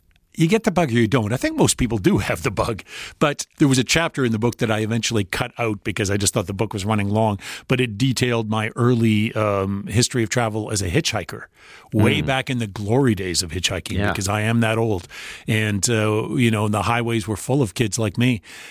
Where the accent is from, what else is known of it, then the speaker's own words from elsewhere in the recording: Brandon, Manitoba, Canada; I grew up in Brandon, Manitoba. And the funny thing is now I travel back to Brandon, Manitoba whenever I can.